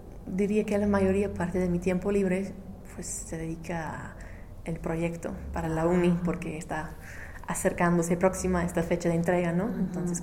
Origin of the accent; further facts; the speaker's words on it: England, United Kingdom; Spanish is a second language; now in Mexico; Y si son mexicanos, saben que soy inglesa y pues hablan más lento, se explica algo.